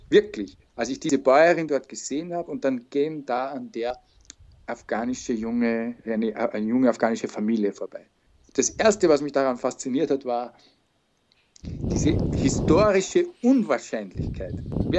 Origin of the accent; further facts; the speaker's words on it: Eferding, Upper Austria, Austria; Auf diesem Feldweg im Bezirk Everding, wo ich aufgewachsen bin.